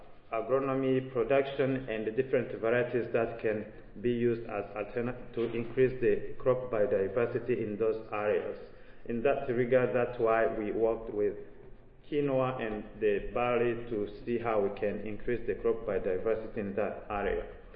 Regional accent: Rwanda; now in United States; I'm originally from Rwanda, but a PhD student at Washington State University.

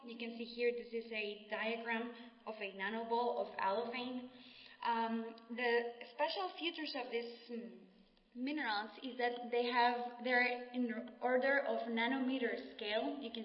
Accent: Guatemala; I always like to show off the volcanoes of my country. I'm from Guatemala

